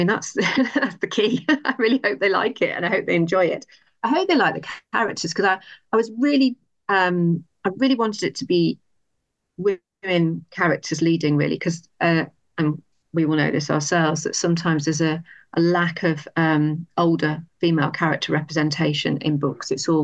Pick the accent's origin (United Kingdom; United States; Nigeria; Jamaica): United Kingdom; Southport, North West England; I did quite a dark one set in an old museum where I grew up in Southport.